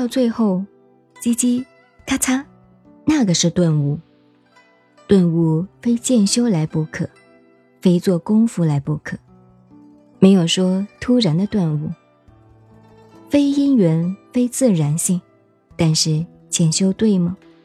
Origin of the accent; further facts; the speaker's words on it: China; 我是中国人，